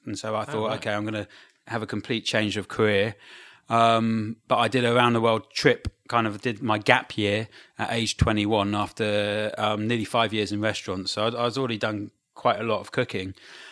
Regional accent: Brighton, South East England, United Kingdom; Brighton.

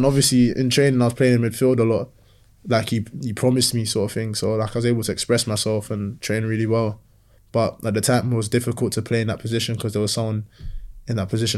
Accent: Nigeria; I'm stingy, you know, I'm proper Nigerian, stingy with data.

